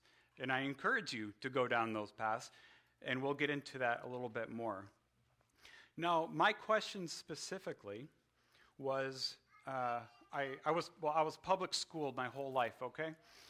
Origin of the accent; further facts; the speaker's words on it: Chicago, Illinois, United States; Now, my story is I'm from Chicago, Illinois.